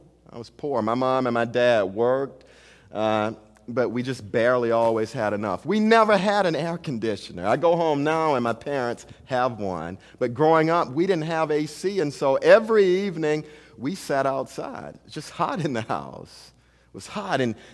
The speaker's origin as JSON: {"language": "English", "town": "Elberton", "region": "Georgia", "country": "United States", "said": "I'm from Elberton, Georgia, 2 hours away from him. Elberton is the country. Not a lot going on. We're the granite capital of the world."}